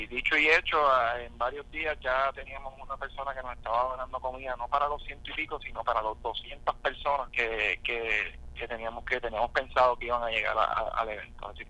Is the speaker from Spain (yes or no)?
no; Puerto Rico; nosotros le decimos que somos de Puerto Rico, que necesitamos ayuda